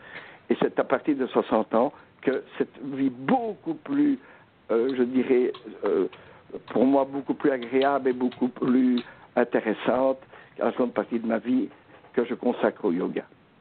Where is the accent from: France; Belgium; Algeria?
Belgium; je suis belge, un bon belge. Mon père était wallon, ma mère était flamande, vraiment belge.